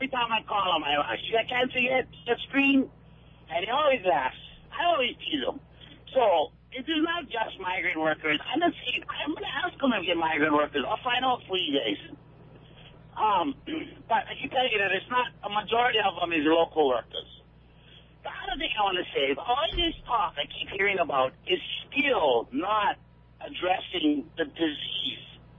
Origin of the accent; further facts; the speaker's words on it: Kapaa, Hawaii, United States; I'm from Kapaa, and I'm not a GMO fan